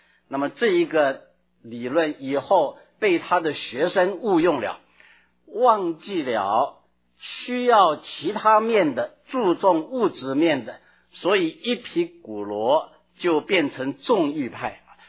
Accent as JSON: {"language": "Chinese", "country": "China", "said": "我们中国人有中国人的途径"}